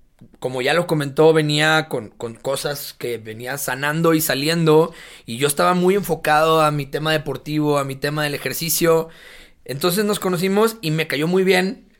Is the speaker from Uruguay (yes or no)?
no; Monterrey, Nuevo León, Mexico; el sur de Monterrey, de donde yo soy de allá desde chiquito.